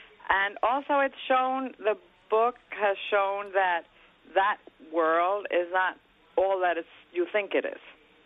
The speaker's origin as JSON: {"language": "English", "country": "Colombia", "moved": "yes", "lives_now": "River Vale, United States", "said": "I'm an immigrant from Columbia, South America, and I came in 1958."}